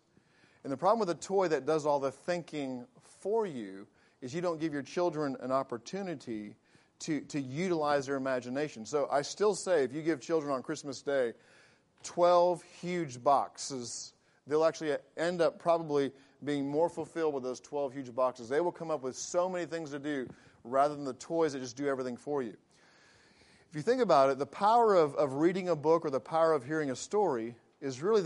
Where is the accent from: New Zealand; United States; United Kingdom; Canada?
United Kingdom; England; it was really easy for me to get into that accent growing up in England. As you can tell, I grew up in England, can't you? So, but being in a military family, you adapt to the culture that you're in.